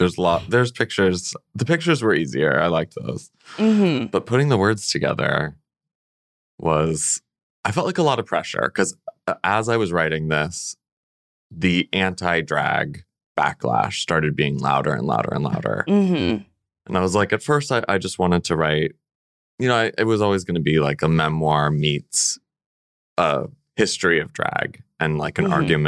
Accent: Illinois, United States; also born or lived in California / Connecticut; I was born in California, and then my parents moved to Connecticut, mm-hmm. and then they moved to Illinois. So I've lived on all the coasts and in between, but I consider I grew up in central Illinois.

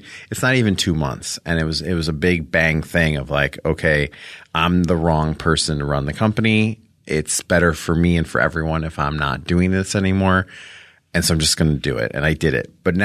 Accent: Rolling Meadows, Illinois, United States; I'm from Chicago, outside of Chicago.

